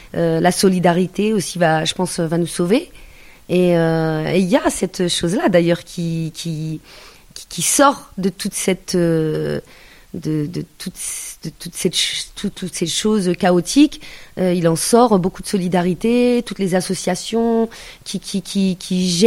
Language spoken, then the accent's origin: French; Angoulême, Nouvelle-Aquitaine, France; je suis née à Angoulême, donc je suis franco-maghrébine, charentaise berbère